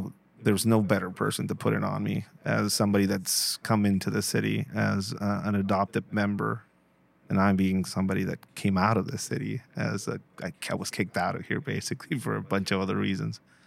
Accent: Tijuana, Baja California, Mexico; I've made it a point to come back and record these conversations here in Tijuana because, one, it's my hometown. I grew up here.

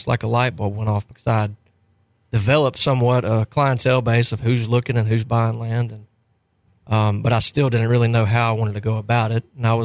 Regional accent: Georgia, United States; Well, growing up in South Georgia, if you didn't like to hunt or fish, you were going to be pretty bored.

